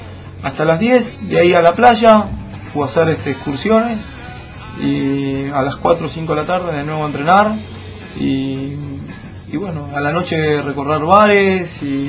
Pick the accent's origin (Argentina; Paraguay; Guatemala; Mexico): Argentina; O sea, somos 10 argentinos que vamos a estar ahí.